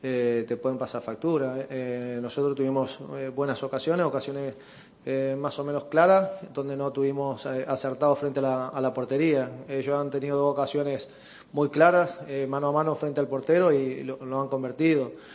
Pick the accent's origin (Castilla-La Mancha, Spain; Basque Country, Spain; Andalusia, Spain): Andalusia, Spain; Málaga; soy de Málaga